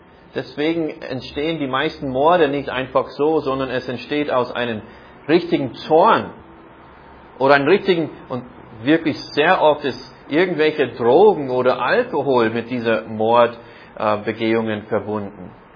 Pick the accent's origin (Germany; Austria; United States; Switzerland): United States; Iowa; German is a second language; So, wir hatten in meiner Jugend ein Haustier in Iowa, in den Vereinigten Staaten.